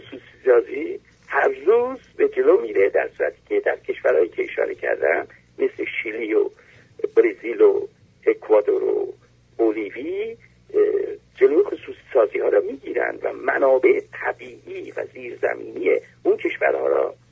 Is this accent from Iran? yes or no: yes; Iran; من در کشورهای چین و روسیه نبودم ولی در ترکیه بودم، از ایرانم